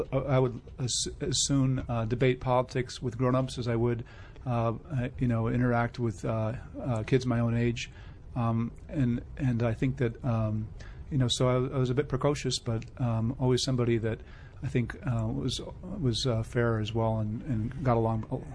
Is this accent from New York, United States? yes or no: yes; Albany, New York, United States; also born or lived in Iowa; I'm originally from upstate New York, Albany, New York area. Lived there almost all my life, except for about 5 years I lived in Iowa.